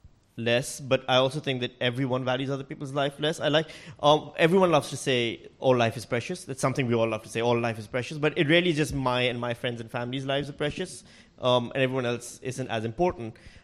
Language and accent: English; Pakistan; English is a second language; moved away as an adult; now in Australia; it's not like I'll ever stop being Pakistani. I was born in Pakistan, I spent 90% of my life there, and technically I'm still not an Australian either. I'm still a Pakistani on a temporary resident visa.